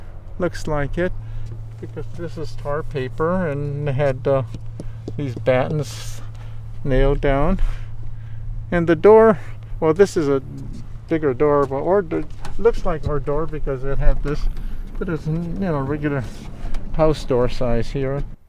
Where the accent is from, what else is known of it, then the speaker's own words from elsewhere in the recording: Pomona, California, United States; And since we came from Pomona, we were just for